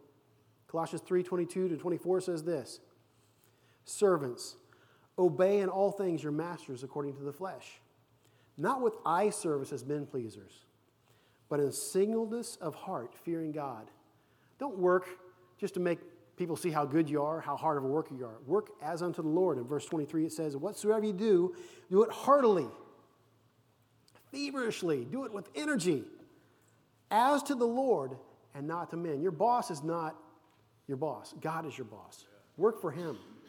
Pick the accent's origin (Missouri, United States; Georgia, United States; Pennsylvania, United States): Missouri, United States; Kansas City; now in Romania; You know, in Romania, when I tell people I'm American, or they hear my accent, where are you from? I say, America. Oh, where at? I say, Kansas City.